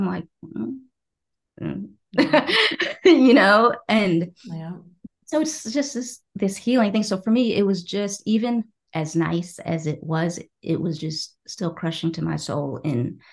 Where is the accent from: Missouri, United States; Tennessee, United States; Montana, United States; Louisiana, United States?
Tennessee, United States; Again, you know, growing up in Tennessee, like I had most of my friends were non-Muslim and able to do and wear whatever they want.